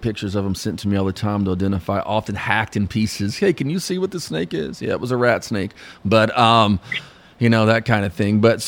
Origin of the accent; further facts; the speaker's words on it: Texas, United States; And of course, Texas, my home state, your home state here, has got many varieties of rattlesnakes